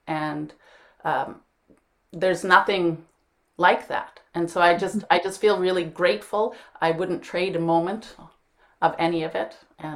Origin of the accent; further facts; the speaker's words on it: Saskatchewan, Canada; I come to Vancouver from Saskatchewan to stay with my aunt and uncle or my uncle in Vancouver.